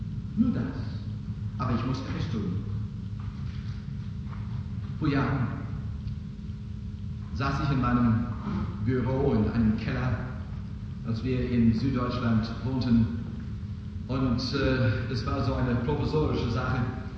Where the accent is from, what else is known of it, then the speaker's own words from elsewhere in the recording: Canada; German is a second language; moved away; In Kanada, wo ich groß geworden bin, in Mittelkanada, haben wir im Winter furchtbare Schneestürme.